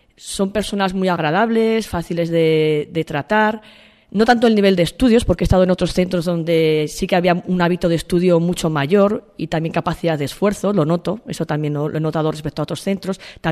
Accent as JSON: {"language": "Spanish", "town": "Badarán", "region": "La Rioja", "country": "Spain", "said": "soy de Badarán, estudié aquí durante 4 años"}